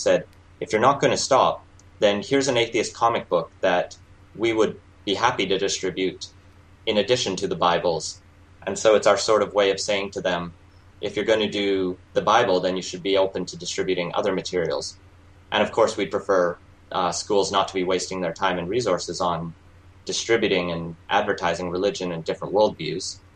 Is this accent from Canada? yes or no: yes; Alberta, Canada; I grew up in Alberta